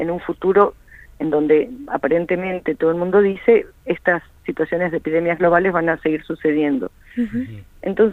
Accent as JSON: {"language": "Spanish", "region": "Salta", "country": "Argentina", "tie": "born or raised there", "said": "desde el día que me fui de Salta sabía que quería volver a Salta a vivir, y lo pude hacer en noviembre del 2019"}